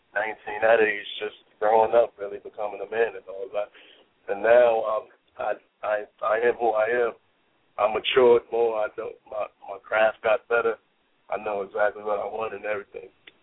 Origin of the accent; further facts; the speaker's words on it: United States; I grew up in Brooklyn in Boston until I was about 11.